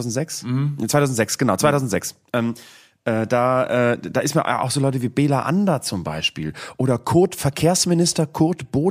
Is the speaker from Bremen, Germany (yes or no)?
yes; Bremen, Germany; als Bremer kann ich nur sagen, Vorsicht Niedersachsen, ihr habt einen Schläfer in euch.